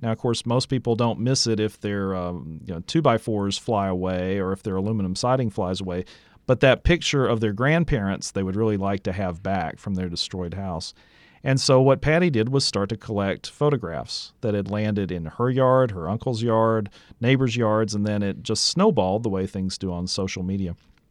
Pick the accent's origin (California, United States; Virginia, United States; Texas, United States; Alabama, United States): Alabama, United States; Birmingham; I was watching the Weather Channel do live broadcasts from my hometown of Birmingham, Alabama